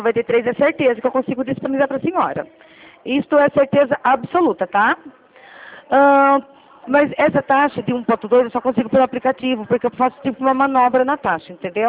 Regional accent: Rio Claro, São Paulo, Brazil; Eu sou aqui de Rio Claro, São Paulo.

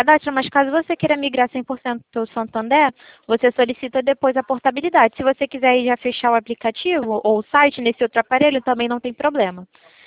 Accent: Rio de Janeiro, Brazil; eu sou do Rio de Janeiro.

